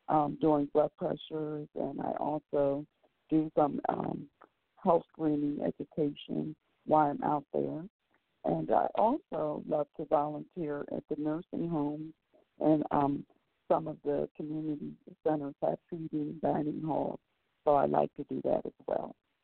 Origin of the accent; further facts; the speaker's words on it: Wilmington, Delaware, United States; born there; And I am a Delawarean, meaning that I was born in Delaware, Wilmington, Delaware, to be exact.